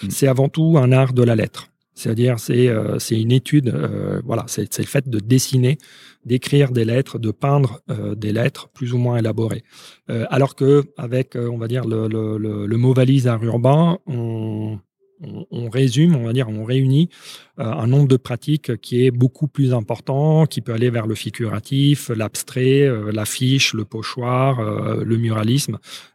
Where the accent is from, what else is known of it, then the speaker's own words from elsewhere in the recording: Rome, Lazio, Italy; moi, j'ai grandi à Rome, en Italie.